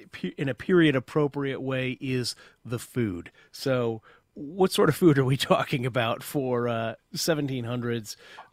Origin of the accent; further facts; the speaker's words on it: Chicago, Illinois, United States; as a city kid growing up in the Chicago area myself was new to me when I moved to Central Illinois.